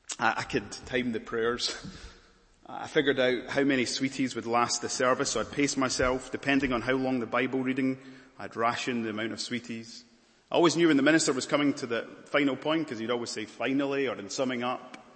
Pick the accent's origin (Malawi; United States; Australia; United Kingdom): Malawi; I can't remember how I felt about church when I was growing up in Malawi.